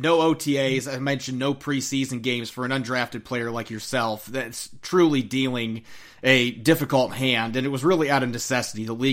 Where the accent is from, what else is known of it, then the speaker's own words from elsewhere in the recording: Indiana, United States; I grew up in Big Ten country, northern Indiana.